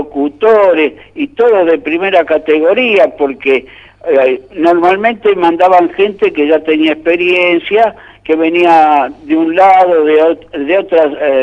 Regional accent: Tucumán, Argentina; moved away; Entonces, ¿qué pasaba? Cuando me fui de Tucumán a Buenos Aires

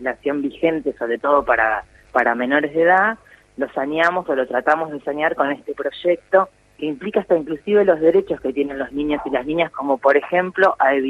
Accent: Necochea, Buenos Aires Province, Argentina; now in La Plata, Argentina; del lugar donde soy yo, que soy de Necochea, y clubes de acá de La Plata

